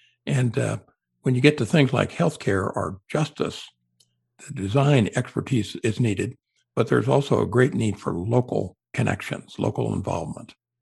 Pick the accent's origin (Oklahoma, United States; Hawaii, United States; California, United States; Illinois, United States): California, United States; Los Angeles; I'm from Los Angeles, and if there's an airport in town, I want to do it.